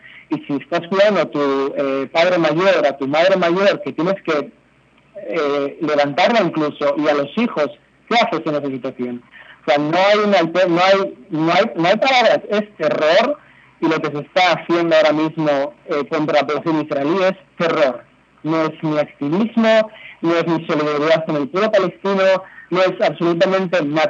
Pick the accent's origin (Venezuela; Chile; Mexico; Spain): Spain; Bilbao, Basque Country; Yo soy de Bilbao, he tenido, no muy cerca, pero he tenido el terrorismo vasco, el terrorismo de ETA, muy, muy presente, sobre los años que viví en el País Vasco.